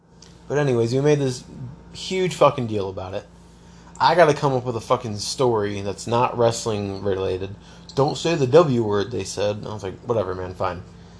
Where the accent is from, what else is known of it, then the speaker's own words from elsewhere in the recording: South Bend, Indiana, United States; and I'm from South Bend, and my license says